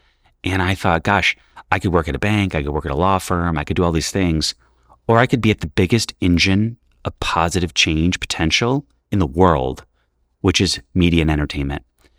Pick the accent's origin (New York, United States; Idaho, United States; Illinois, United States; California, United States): New York, United States; New York City; You know, I grew up in New York City in the 80s, where we were in shelters